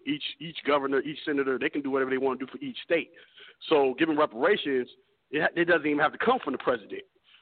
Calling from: Atlanta, Georgia, United States; Hey, Jason … out of Atlanta.

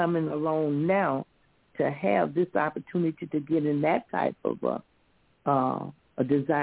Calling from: Flint, Michigan, United States; I am calling from Flint, Michigan.

